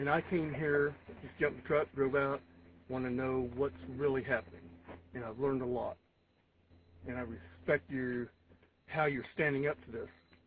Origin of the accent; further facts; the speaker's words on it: Kansas, United States; Yeah, I'm from Kansas, and I was watching the news, finding out what was happening here, and I got out of the cattle thing when I turned 21